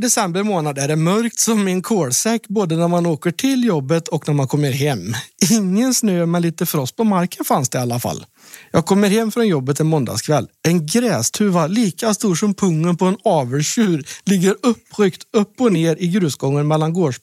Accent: Värmland, Sweden; Jag är en halvknasig värmlänning.

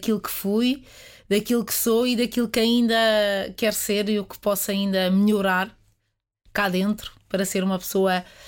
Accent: Portugal; Olha, eu sou muito portuguesa. Eu tenho muito orgulho em ser portuguesa.

